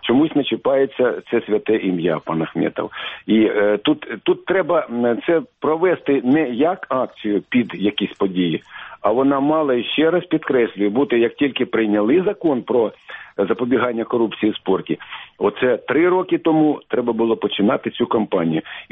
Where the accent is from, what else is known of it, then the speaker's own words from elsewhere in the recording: Kyiv, Ukraine; Хоча це мій клуб, я киянин.